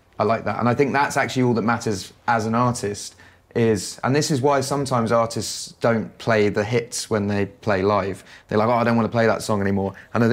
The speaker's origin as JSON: {"language": "English", "region": "England", "country": "United Kingdom", "lives_now": "Los Angeles, United States", "said": "I'm English"}